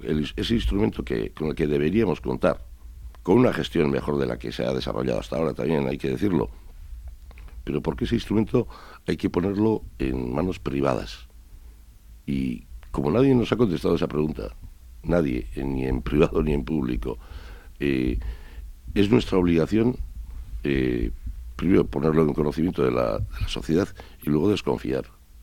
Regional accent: Basque Country, Spain; yo soy republicano, pero republicano vasco, no soy republicano español

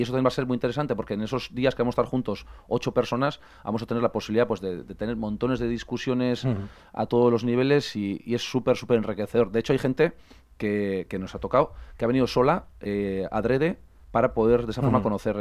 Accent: Basque Country, Spain; nosotros siendo vascos padecemos en el día a día

